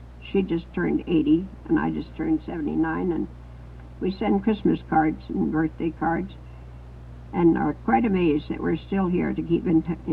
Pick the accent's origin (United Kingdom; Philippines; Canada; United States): Canada; Dawson, Yukon; born there; My mother went to Circle to take the boat, and it happened to be going upriver, so I was born in Dawson at St. Mary's Hospital.